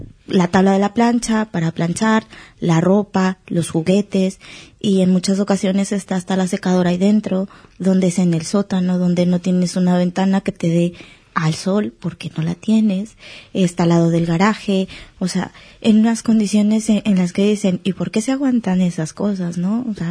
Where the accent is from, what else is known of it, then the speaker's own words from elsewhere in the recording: Mexico; now in Spain; Yo soy mexicana, llevo ya aquí 8 años en España, pasé los primeros 6 años en Madrid, trabajando como interna.